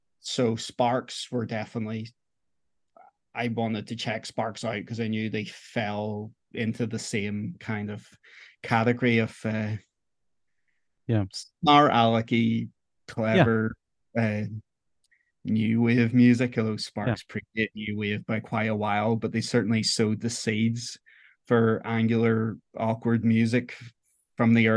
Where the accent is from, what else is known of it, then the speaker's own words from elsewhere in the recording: Northern Ireland, United Kingdom; now in Wales, United Kingdom; I'm from Ireland, originally from Northern Ireland, and I live in Wales now, in the United Kingdom.